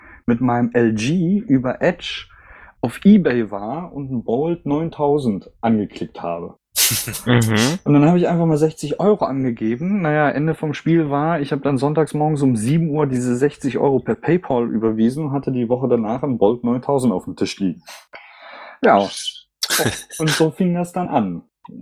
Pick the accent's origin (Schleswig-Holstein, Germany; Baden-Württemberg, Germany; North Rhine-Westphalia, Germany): North Rhine-Westphalia, Germany; born there; Bin Mitte 30, eigentlich gebürtiger Siegerländer. Also zwischen Köln und Bonn komme ich her. Seit 10 Jahren aber im hohen Norden. Man hört es leider auch.